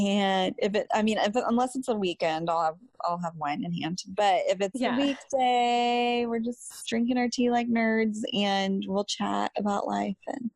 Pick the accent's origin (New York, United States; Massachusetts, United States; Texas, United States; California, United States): Texas, United States; We pass around a dish towel, as my Texan roots have taught me.